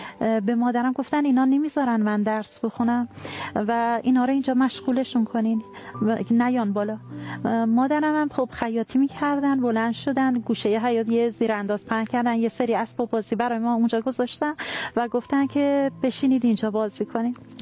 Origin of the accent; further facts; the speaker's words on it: Isfahan, Iran; متولد 1349، اصالتاً اصفهانی هستم و ساکن اصفهان،